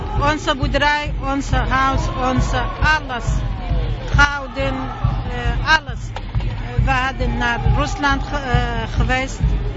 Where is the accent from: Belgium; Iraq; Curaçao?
Iraq; Dutch is a second language; now in Amsterdam, Netherlands; Ik woon in Amsterdam en ik kom zelf ook uit Irak.